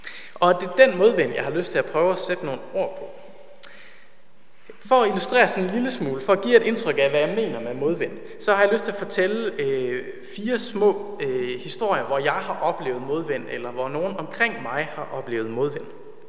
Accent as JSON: {"language": "Danish", "town": "Ølgod", "region": "Region of Southern Denmark", "country": "Denmark", "tie": "born or raised there", "said": "den LM-kreds, jeg voksede op i Ølgod"}